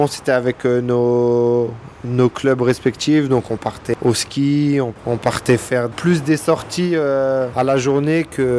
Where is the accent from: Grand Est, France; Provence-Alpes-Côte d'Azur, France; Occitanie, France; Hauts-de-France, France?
Hauts-de-France, France; Lens; also born or lived in Paris; now in Switzerland; j'ai 30 ans. Je suis né à Paris, mais j'ai vécu dans le Nord-Pas-de-Calais, plus précisément à Lens. Et je suis arrivé ici en Suisse depuis peu.